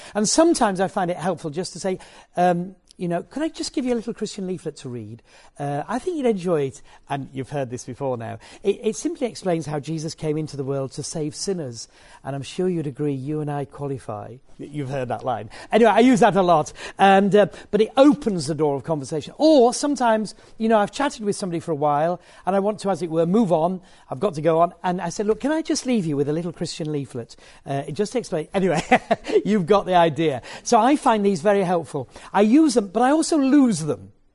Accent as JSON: {"language": "English", "region": "Yorkshire and the Humber", "country": "United Kingdom", "said": "you've got to remember I'm from Yorkshire, they're paying for the privilege of hearing from me."}